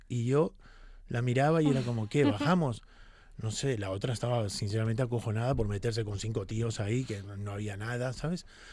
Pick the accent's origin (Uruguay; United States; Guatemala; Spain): Uruguay; Porque yo me crié en Uruguay y comía unas guayabas del árbol